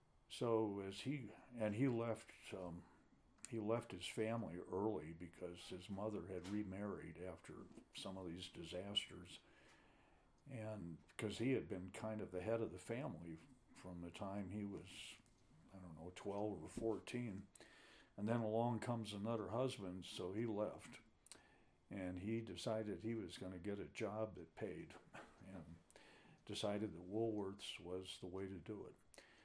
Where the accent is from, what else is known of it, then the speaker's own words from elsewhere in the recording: Cleveland Heights, Ohio, United States; born there; I can never remember whether I was born in Cleveland Heights, Ohio, or Shaker Heights, Ohio. I think we were living in Cleveland Heights, and next door is Shaker Heights.